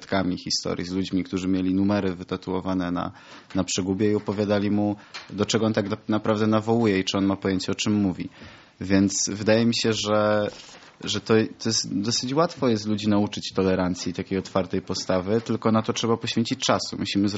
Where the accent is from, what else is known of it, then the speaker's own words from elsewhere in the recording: Silesian Voivodeship, Poland; ja akurat pochodzę z Górnego Śląska